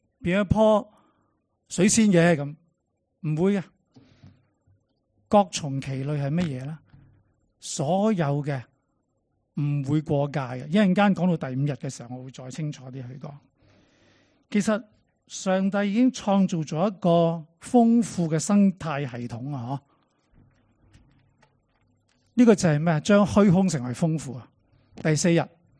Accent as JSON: {"language": "Chinese", "country": "China", "said": "我们中国人都很多"}